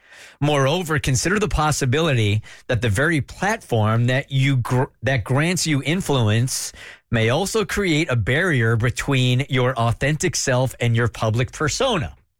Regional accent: Atlanta, Georgia, United States; I'm from Atlanta

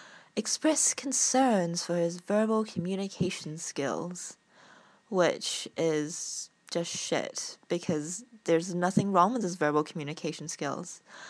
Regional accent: New Zealand; accent: New Zealand; my New Zealand accent

